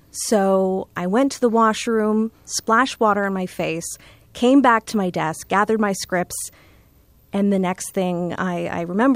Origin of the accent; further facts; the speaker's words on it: Toronto, Ontario, Canada; live in the same house I grew up in Scarborough, a suburb of Toronto